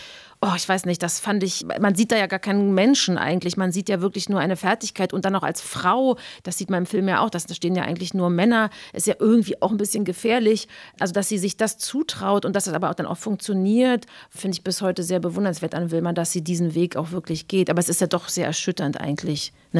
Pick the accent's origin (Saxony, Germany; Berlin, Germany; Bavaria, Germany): Berlin, Germany; born there; Ich bin ja in Ostberlin geboren und war 14, als die Mauer fiel.